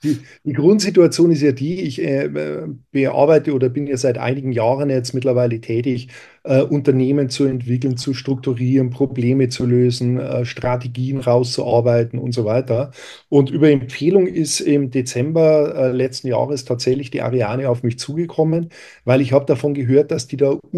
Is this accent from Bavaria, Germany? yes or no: yes; Bavaria, Germany; accent: Bavarian; now in Switzerland; Ich bin gebürtiger Bayer, das merkt man vielleicht so ein bisschen im Akzent noch mit dazu, aber lebe, wie gesagt, ja jetzt mittlerweile in der Schweiz.